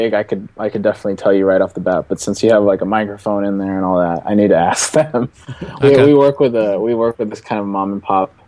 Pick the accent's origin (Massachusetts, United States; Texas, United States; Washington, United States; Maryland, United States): Washington, United States; Seattle; We started it here in my hometown of Seattle, Washington